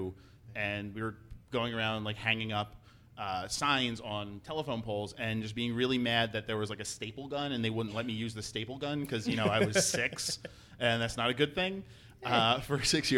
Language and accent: English; Philadelphia, Pennsylvania, United States; I grew up in Northeast Philly, and my grandfather was a ward leader up there.